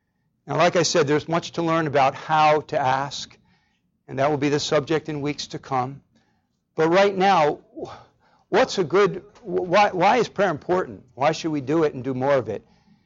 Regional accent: New Jersey, United States; And I'm from New Jersey. We're Jersey strong, right?

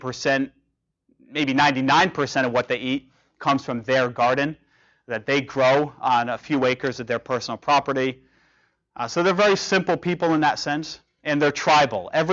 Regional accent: New Jersey, United States; And I just came from New Jersey. That's my home state.

